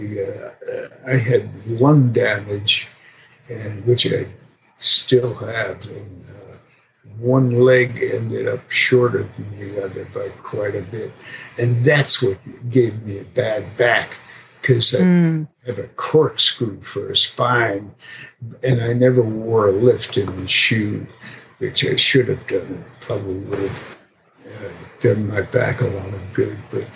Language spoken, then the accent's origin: English; New York, United States; born there; I was born near Belmont Racetrack.